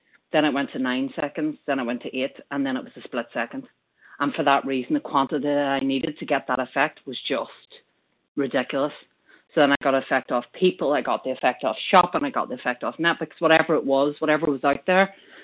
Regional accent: Ireland; now in United Kingdom; recovered, not cured, compulsive overeater. I'm Irish, living in the UK.

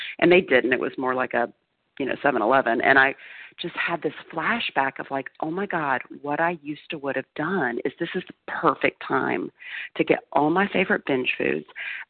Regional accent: Athens, Georgia, United States; I'm from Athens, Georgia, recovered compulsive overeater.

